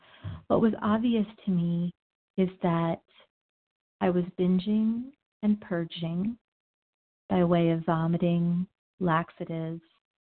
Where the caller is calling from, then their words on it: Denver, Colorado, United States; I'm calling from Denver.